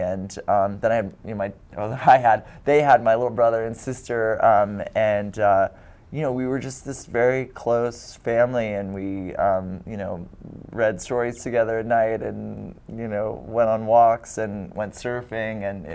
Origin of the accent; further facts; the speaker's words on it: San Francisco, California, United States; also born or lived in Berkeley; I was born in Berkeley and I grew up in San Francisco.